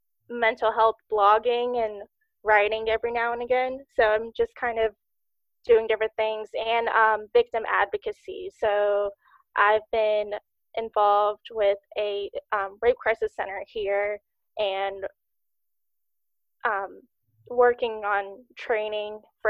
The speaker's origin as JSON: {"language": "English", "region": "North Carolina", "country": "United States", "tie": "born or raised there", "moved": "as an adult", "lives_now": "Mobile, United States", "said": "I'm currently in Mobile, Alabama. I grew up in North Carolina, and then I moved here about a year ago because my boyfriend started residency here."}